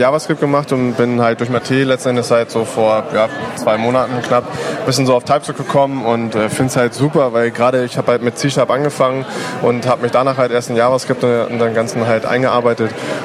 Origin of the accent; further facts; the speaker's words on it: Hanover, Lower Saxony, Germany; wie du schon gesagt hattest. Ich komme gebürtig aus Hannover, arbeite auch in Hannover bei HolisticNet.